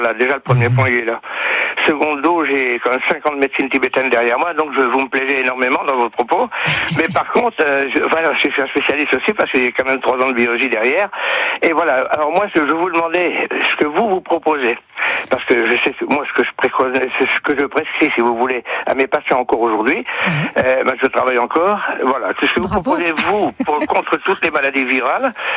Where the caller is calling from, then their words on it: Argentan, Normandy, France; d'Argentan.